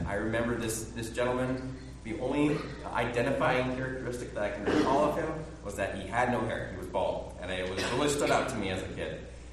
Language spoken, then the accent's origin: English; Bellefonte, Pennsylvania, United States; also born or lived in Montana; when I grew up here in the Bellefonte Pleasant Gap area. But before that, my family had lived in Montana